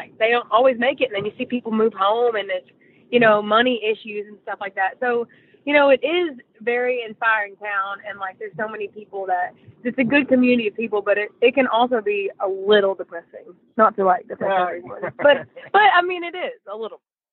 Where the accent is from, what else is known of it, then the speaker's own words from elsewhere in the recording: Tennessee, United States; We're from East Tennessee.